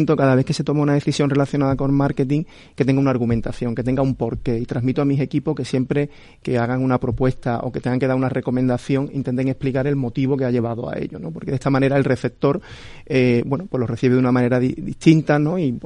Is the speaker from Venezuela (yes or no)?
no; El Puerto de Santa María, Andalusia, Spain; yo soy de Cádiz, del puerto de Santa María.